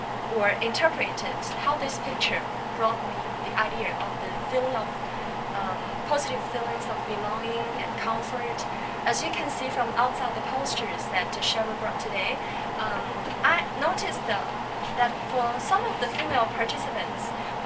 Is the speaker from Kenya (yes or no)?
no; China; English is a second language; now in Kingston, California, United States; back in my home country, I was living by the Yangtze River for about 20 years.